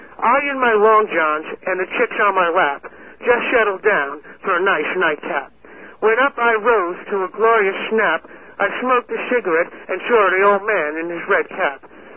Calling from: Islip, New York, United States; Yes, I'm calling from Islip.

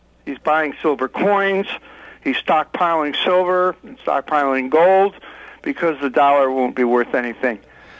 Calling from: Manorville, New York, United States; I'm calling from Manorville.

